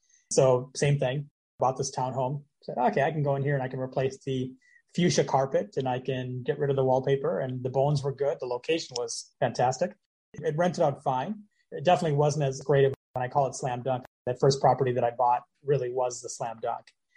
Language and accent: English; Minneapolis, Minnesota, United States; I am a broker in several states. I'm originally from the Twin Cities. So I've been a broker up there for going on 20 some years and about the last 5 in Florida here.